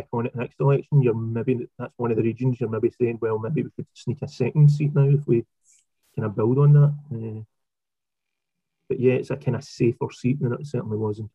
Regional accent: Cambuslang, Scotland, United Kingdom; I grew up in Cambuslang, and Rutherglen and Cambuslang always had quite a strong tradition.

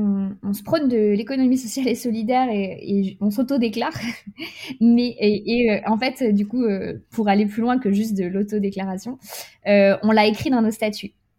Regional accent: Lyon, Auvergne-Rhône-Alpes, France; On est lyonnais et du coup, on a ouvert à Lyon.

